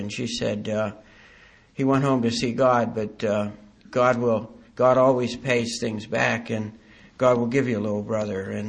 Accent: Ireland; I'm the eldest son and the second child in a family of 11 children. I'm Irish.

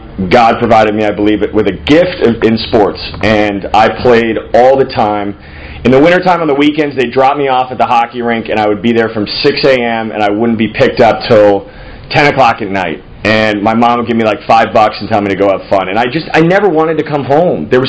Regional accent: Connecticut, United States; born there; so I was born in 1979 in Connecticut

